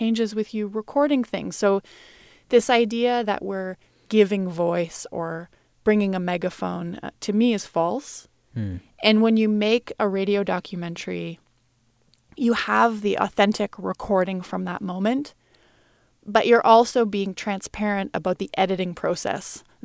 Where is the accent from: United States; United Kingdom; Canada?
Canada; And as a Canadian, you know, working up there was closer to home than anywhere else